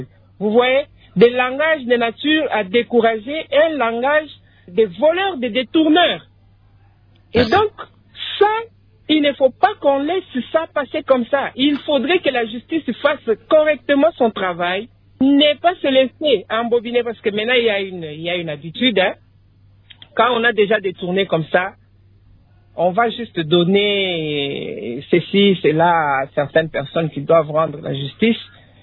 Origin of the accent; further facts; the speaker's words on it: Kongo Central, DR Congo; on dit ici, chez nous, au Congo central